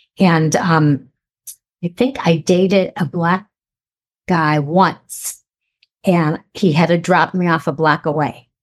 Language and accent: English; Scranton, Pennsylvania, United States; when we grew up in Scranton, it was beautiful. It was ideal. It was 99% white, which it just was. A lot of different religions